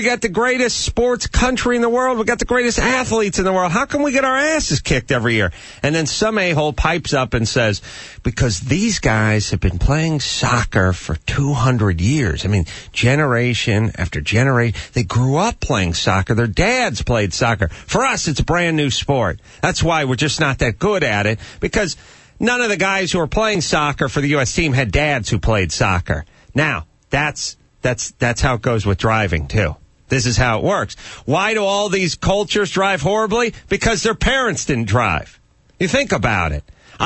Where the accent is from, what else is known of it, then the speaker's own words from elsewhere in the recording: United States; I was sitting on my stepdad's lap driving his GTO when I was 9. You know, this is what you do as an American. You grow up in this culture